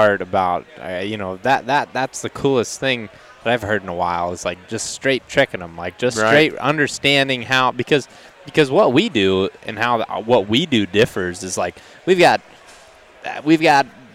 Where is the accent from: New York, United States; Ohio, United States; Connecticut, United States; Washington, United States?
Ohio, United States; What did it for me growing up in Ohio